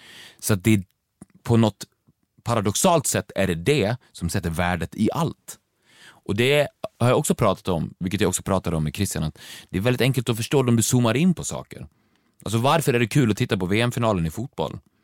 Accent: Borlänge, Dalarna County, Sweden; Och jag är uppvuxen i Borlänge

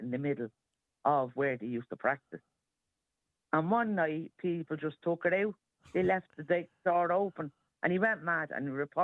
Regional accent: St. Margaret's, County Dublin, Ireland; Excuse me, right? I'm from St. Margaret.

